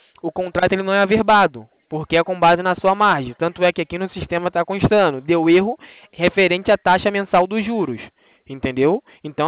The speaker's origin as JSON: {"language": "Portuguese", "region": "Rio de Janeiro", "country": "Brazil", "said": "Sou aqui do Rio de Janeiro."}